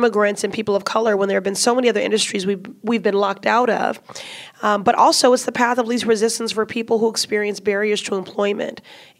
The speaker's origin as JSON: {"language": "English", "town": "Chicago", "region": "Illinois", "country": "United States", "tie": "born or raised there", "lives_now": "Boston, United States", "said": "I want for Boston what I grew up with in Chicago, which is a culinary scene that is reflective of the racial and cultural diversity of the city."}